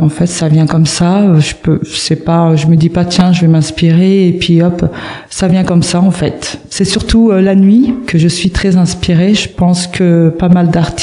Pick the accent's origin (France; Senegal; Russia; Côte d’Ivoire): France; Alençon, Normandy; je suis née à Alençon et j'ai grandi dans le quartier de Persaigne. Et dans ce quartier-là, vous savez que c'est très multiculturel.